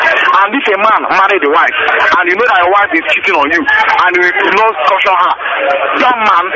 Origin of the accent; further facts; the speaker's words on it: Enugu State, Nigeria; I'm from Enugu State in the Suka region. Go and ask anybody. I'm from Umu.